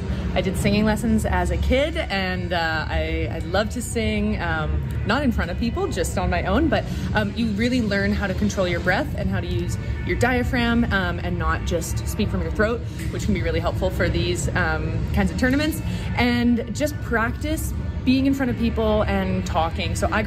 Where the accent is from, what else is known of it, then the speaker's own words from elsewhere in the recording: Calgary, Alberta, Canada; I'm from Calgary, Alberta